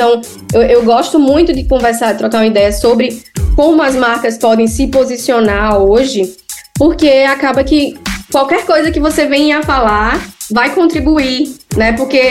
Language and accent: Portuguese; Northeast Region, Brazil; E aí é difícil pra mim como nordestina também